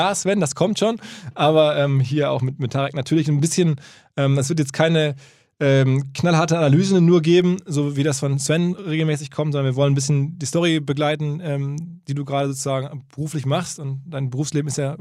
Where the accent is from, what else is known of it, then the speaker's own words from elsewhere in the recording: Essen, North Rhine-Westphalia, Germany; now in Hamburg, Germany; in meiner alten Heimat in Essen